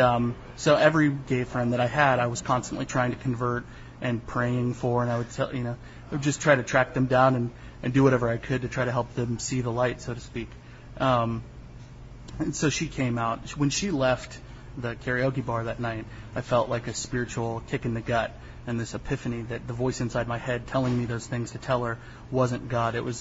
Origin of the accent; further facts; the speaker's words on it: Nashville, Tennessee, United States; I was raised in the Independent Baptist Church movement in Nashville, Tennessee. I was raised very, very conservative.